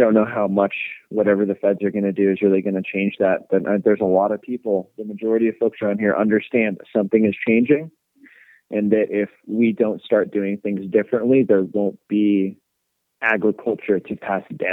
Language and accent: English; California, United States; Like, you know, I grew up in California.